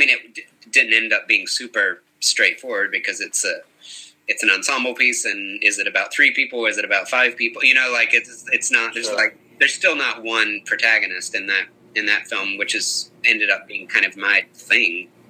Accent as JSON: {"language": "English", "region": "the Carolinas", "country": "United States", "tie": "born or raised there", "said": "I grew up in the Carolinas."}